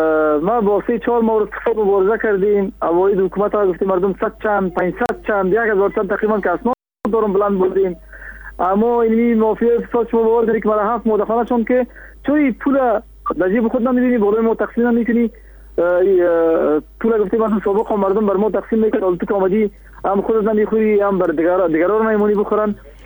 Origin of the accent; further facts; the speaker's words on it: Kabul, Afghanistan; از المند نیستم، از کابل هستم.